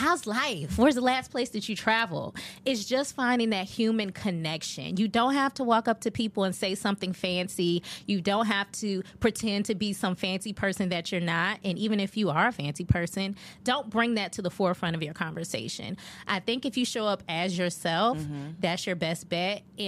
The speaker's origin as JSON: {"language": "English", "region": "Virginia", "country": "United States", "tie": "born or raised there", "said": "First of all, I grew up in Virginia."}